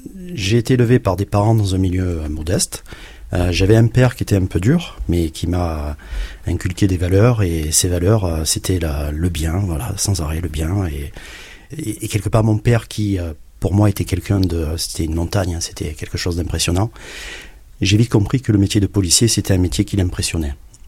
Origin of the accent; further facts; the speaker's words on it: Marseille, Provence-Alpes-Côte d'Azur, France; now in Paris, France; Après, moi, je venais de Marseille.